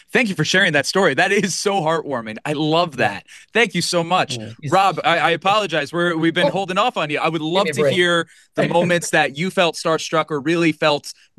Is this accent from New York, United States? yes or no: yes; New York, United States; as somebody growing up in the Northeast, you know, New York rather than New Jersey, but still … is inescapable.